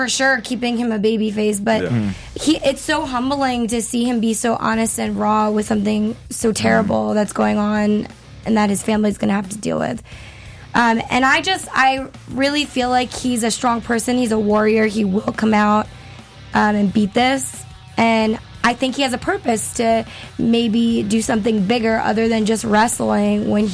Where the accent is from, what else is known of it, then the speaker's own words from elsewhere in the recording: Long Island, New York, United States; Long Island, New York's Nassau Coliseum, my hometown.